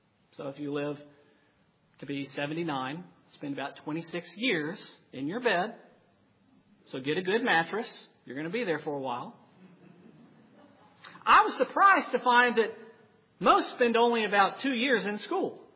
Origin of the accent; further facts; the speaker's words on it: Dallas, Texas, United States; You know, I'm from Dallas, as some of you all know. We're still in the Bible Belt, so similar neck of the woods.